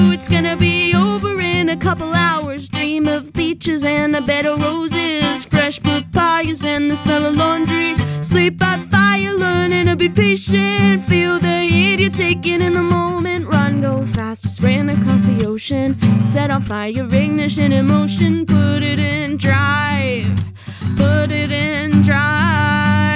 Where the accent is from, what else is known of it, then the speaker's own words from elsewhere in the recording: New Jersey, United States; now in Boston, United States; I'm from New Jersey, which I so gleefully love to talk about. And I moved to Boston about 3 years ago.